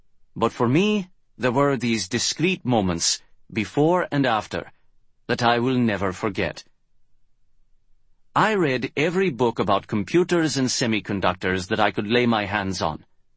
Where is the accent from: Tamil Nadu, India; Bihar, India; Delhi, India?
Tamil Nadu, India; Chennai; English is a second language; Growing up in South India in the 1980s, I had scant exposure to technology as we see it today.